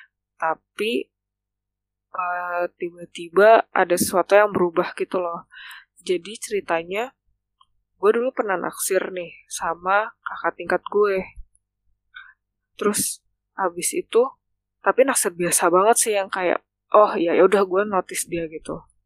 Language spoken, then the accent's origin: Indonesian; Jakarta metropolitan area, Indonesia; gue tidak sengaja berpakaian untuk menunjukkan bahwa gue tuh anak Jabodetabek gitu